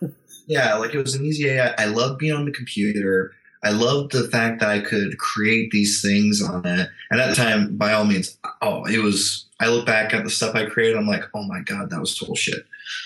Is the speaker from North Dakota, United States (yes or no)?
no; Hinesville, Georgia, United States; So I am from a small military town about 45 minutes south of Savannah, Georgia, called Hinesville, Georgia, home of the 3rd Infantry Division, Fort Stewart. Spent 19 years of my life there